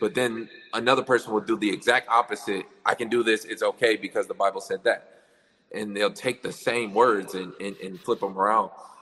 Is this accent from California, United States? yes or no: no; Detroit, Michigan, United States; growing up in Detroit and being around nothing but black people